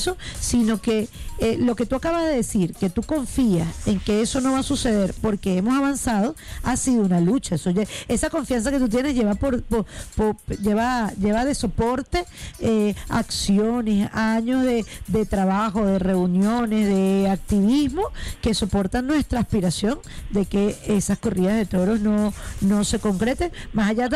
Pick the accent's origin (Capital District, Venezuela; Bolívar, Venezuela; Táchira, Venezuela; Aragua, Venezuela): Táchira, Venezuela; porque yo soy de Táchira.